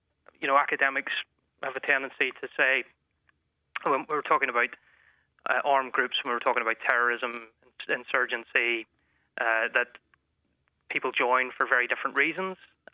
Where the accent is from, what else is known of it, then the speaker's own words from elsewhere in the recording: Newtownabbey, Northern Ireland, United Kingdom; now in England; I'm originally from Newton Abbey, and of course I've been in England now for almost 10 years